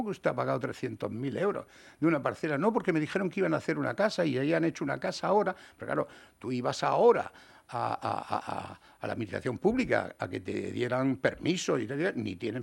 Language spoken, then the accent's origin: Spanish; Region of Murcia, Spain; yo como murciano te puedo decir que no me gusta